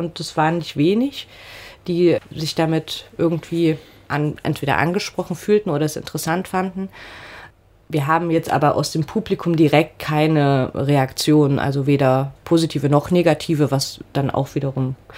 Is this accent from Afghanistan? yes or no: no; Germany; ich bin Deutsche, ich habe keine Rassismuserfahrung